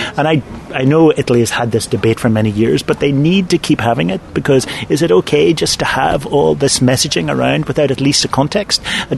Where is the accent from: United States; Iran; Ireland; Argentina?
Ireland; I come from Ireland